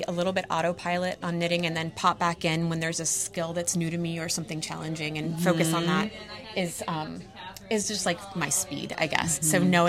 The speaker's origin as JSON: {"language": "English", "town": "Brooklyn", "region": "New York", "country": "United States", "said": "I am from Brooklyn."}